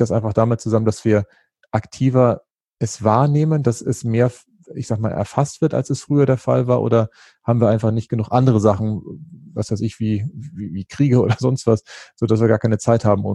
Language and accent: German; Northern Germany, Germany; Ich bin ja als Norddeutscher da sonst immer ein bisschen schwierig im Umgang gewesen, weil wir Norddeutschen ja nicht so tanzaffin sind